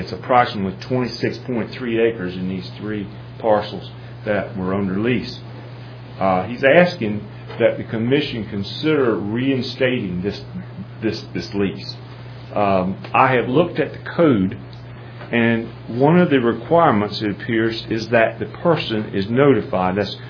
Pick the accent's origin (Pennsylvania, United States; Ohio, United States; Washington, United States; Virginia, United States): Virginia, United States; Accomack; attorney, and I'm from Accomack, Virginia.